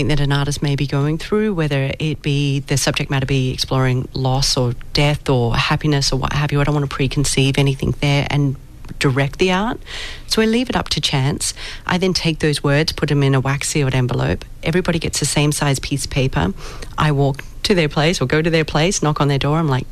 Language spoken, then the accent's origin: English; Australia; also born or lived in Vancouver, Canada; Well, I'm originally from Australia.